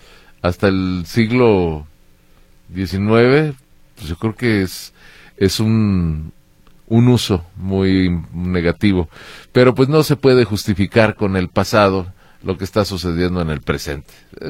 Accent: Mexico; Evidentemente somos todos los mexicanos hijos de una larga historia de abusos

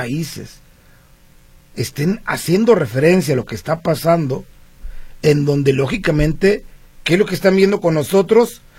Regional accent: Mexico; No se puede negar como mexicano que las cosas no andan bien.

